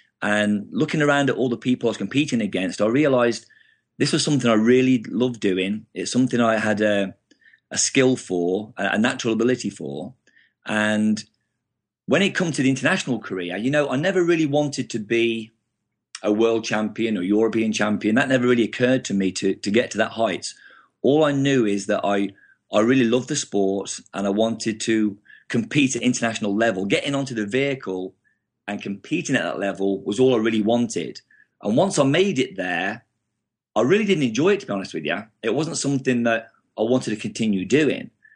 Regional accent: Willenhall, West Midlands, United Kingdom; I grew up in Willenhall.

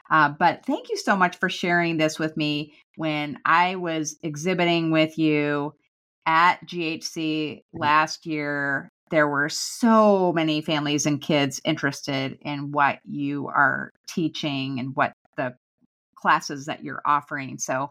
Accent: South Dakota, United States; I mean, I'm from South Dakota originally, so I'm closer to that kind of weather and climate, maybe.

